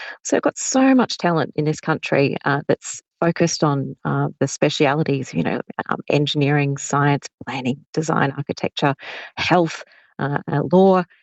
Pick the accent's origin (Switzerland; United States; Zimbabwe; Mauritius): Mauritius; Actually, I'm from Mauritius, Patricia.